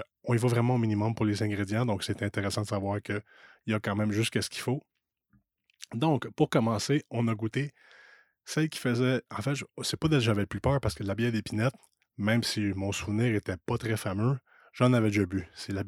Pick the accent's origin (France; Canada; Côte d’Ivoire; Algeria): Canada; Quebec; Je viens des cantons de l'Est, dans le comté de Brome-Missisquoi.